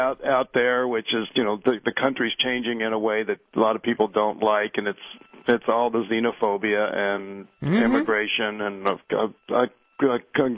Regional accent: Kentucky, United States; I mean, you know, growing up in Kentucky. We have our share of that as well

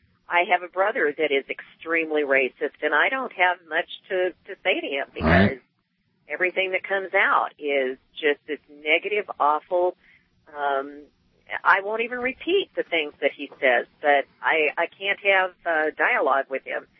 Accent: Wyoming, United States; Hey, I wanted to say that I am from Wyoming, which pretty much says it all. Horrific, extreme redneck state.

